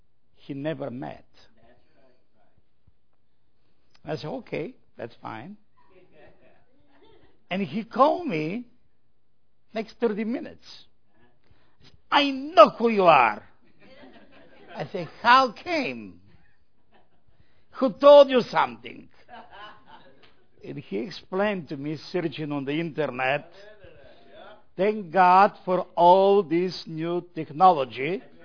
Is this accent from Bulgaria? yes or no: yes; Bulgaria; English is a second language; I'm from Eastern Europe, from Bulgaria. If you know where is Bulgaria, it's north from Greece.